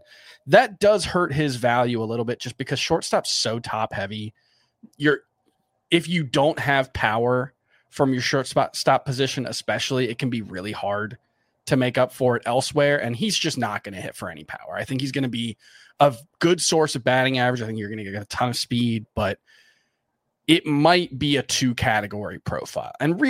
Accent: Florida, United States; Because like, you know, I grew up in South Florida. I was a Heat fan and then that went away.

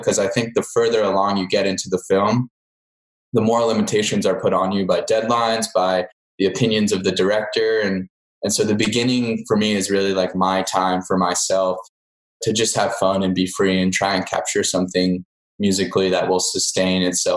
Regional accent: Philadelphia, Pennsylvania, United States; I think growing up in Philadelphia, the idea of becoming a film composer was very confusing, I guess.

